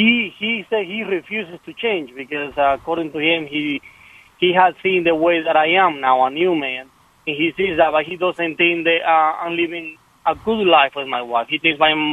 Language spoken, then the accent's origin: English; Cuba; moved away as an adult; And I came when I was 20, and from those 20 years in Cuba, there was a lot of verbal abuse and physical abuse between my parents